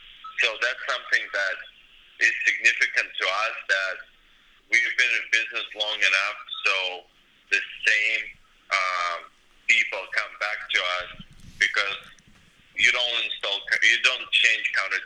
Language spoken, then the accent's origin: English; Russia; I'm originally from Russia